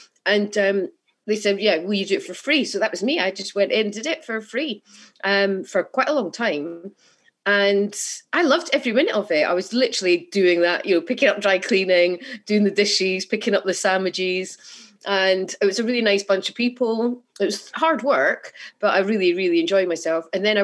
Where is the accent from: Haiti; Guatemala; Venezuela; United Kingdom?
United Kingdom; Edinburgh, Scotland; And I was like … I'm from Edinburgh and I've been writing to you.